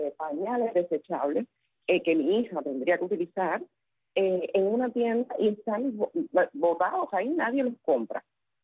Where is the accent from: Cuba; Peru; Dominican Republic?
Cuba; como madre cubana